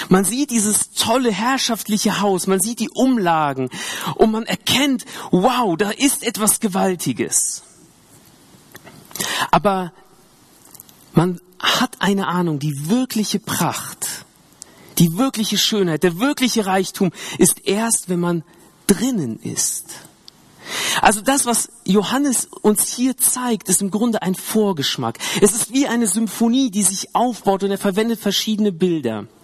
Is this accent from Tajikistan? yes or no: yes; Tajikistan; eigentlich in meiner alten Heimat in Tadschikistan